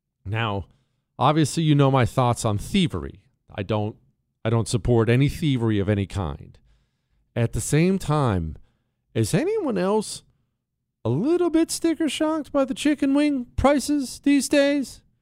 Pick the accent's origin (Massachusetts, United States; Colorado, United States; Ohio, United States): Ohio, United States; one of my close relatives is a hardcore Bengals fan because, you know, I grew up in Ohio.